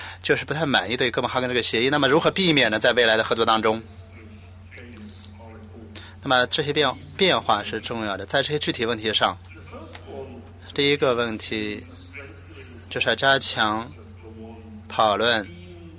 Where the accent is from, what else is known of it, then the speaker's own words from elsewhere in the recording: Hong Kong; 我只是来自香港